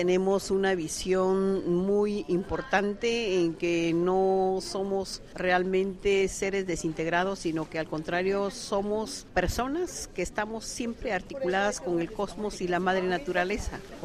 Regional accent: Guatemala; Yo soy guatemalteca y estamos luchando por una ley

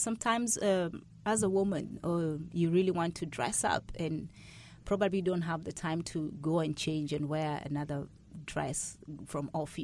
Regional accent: Kenya; I'm Kenyan.

